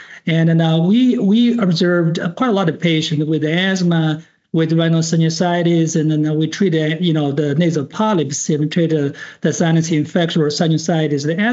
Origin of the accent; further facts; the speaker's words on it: China; English is a second language; moved away as an adult; now in United States; So I grew up in China. Actually, I did my medical education back in China. I did my first residency in otolaryngology and practice as a rhinologist for about 3 years before I came to the United States.